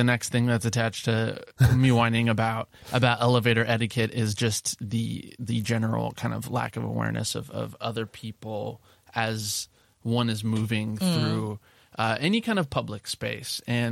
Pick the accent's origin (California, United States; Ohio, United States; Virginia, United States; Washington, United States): California, United States; maybe it came from growing up in Sonoma County.